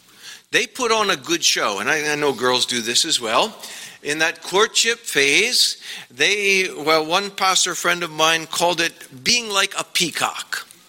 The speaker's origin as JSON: {"language": "English", "country": "Philippines", "said": "I come from the Philippines. But it's still on planet Earth."}